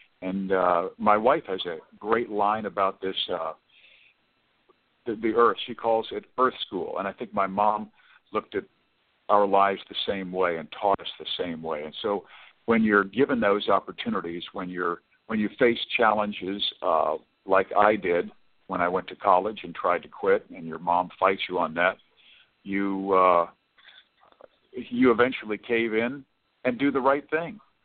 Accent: Merriam, Kansas, United States; And I was raised in Merriam, Kansas, one of five children. I'm in the middle.

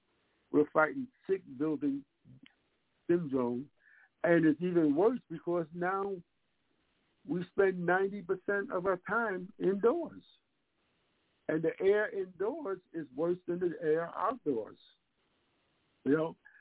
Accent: New York City, New York, United States; right now in Harlem, which that's where I'm from. I'm from East Harlem.

